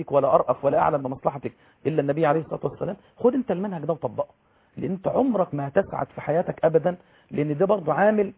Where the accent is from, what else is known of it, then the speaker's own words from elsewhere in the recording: Egypt; يعني احنا عندنا في مصر هنا فضلنا عمر مديد محرومين من الشريعه الاسلاميه